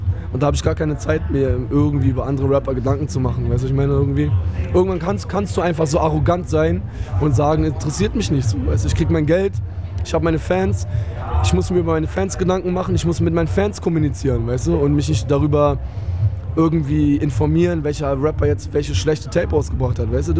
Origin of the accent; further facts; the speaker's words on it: Berlin, Germany; Ich komme von Agro Berlin, aus Berlin, aus Schöneberg